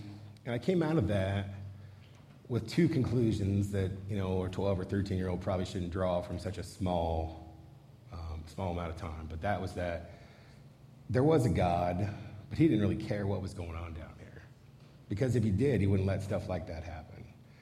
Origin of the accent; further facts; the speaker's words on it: Akron, Ohio, United States; And I'm from Akron, Ohio, which means that there are some Akronites around, I know.